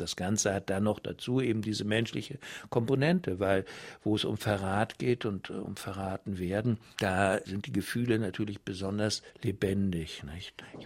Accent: Germany; Nein, nur ich bin Deutscher.

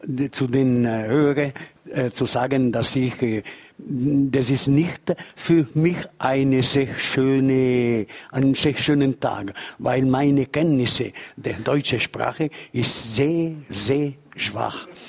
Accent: Ticino, Switzerland; accent: Ticinese dialect; first language Ticinese Lombard dialect; German is a second language; Meine Muttersprache war ein Tessiner Dialekt, ein lombardisches Dialekt

